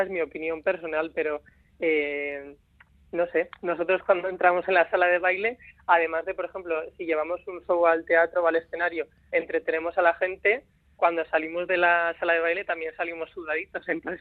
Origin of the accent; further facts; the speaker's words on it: Navarre, Spain; al final somos de Navarra, somos del País Vasco